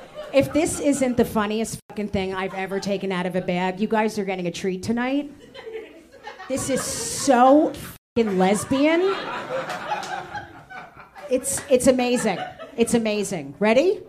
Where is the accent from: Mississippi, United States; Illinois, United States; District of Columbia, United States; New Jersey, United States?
New Jersey, United States; South Orange; Oh, I grew up in South Orange, right next to Newark.